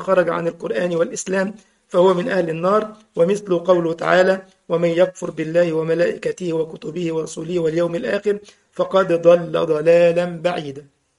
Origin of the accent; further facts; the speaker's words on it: Egypt; احنا عندنا في مصر بيقولوا كده